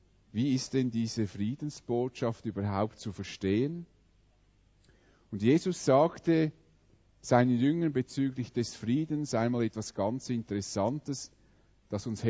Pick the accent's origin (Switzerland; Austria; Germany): Switzerland; Wir geben in der Schweiz Milliarden für unsere Armee aus und wir finden das offenbar als Schweizer zum großen Teil wichtig